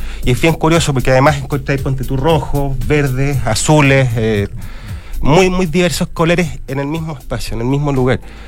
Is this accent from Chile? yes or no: yes; Rancagua, O'Higgins, Chile; now in Santiago, Chile; yo soy de Rancagua, ¿cierto? Y bueno, vivo en un lugar muy cercano. Hoy día, claro, estoy viviendo acá en Santiago